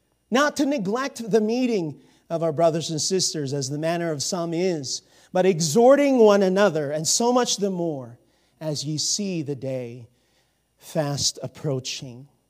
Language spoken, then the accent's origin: English; Philippines; Growing up in the Philippines, and attending church there under whose ministry I grew up and got saved, Pastor Rumio Kube.